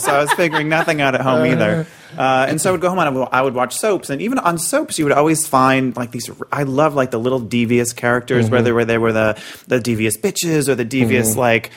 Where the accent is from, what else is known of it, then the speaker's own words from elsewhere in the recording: Boston, Massachusetts, United States; I'm from Boston. I grew up in a working class part of Boston called Hyde Park.